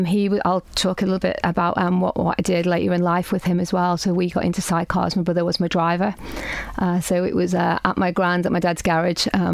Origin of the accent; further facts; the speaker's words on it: Dublin, Leinster, Ireland; So I was born in Dublin. I'm Irish.